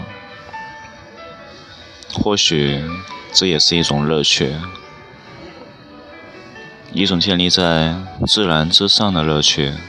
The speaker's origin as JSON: {"language": "Chinese", "town": "Ji'an", "region": "Jiangxi", "country": "China", "tie": "born or raised there", "said": "我家乡是在南方江西吉安的一个小农村里，"}